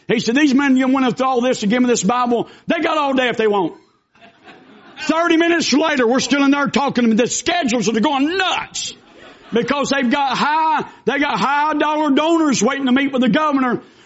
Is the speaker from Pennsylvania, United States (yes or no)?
no; Lakeland, Georgia, United States; I said, I'm from Lakeland, Georgia, South Georgia. I'm about 30 minutes from Florida.